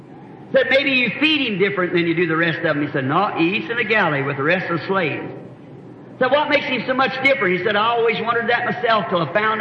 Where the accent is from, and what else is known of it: the South, United States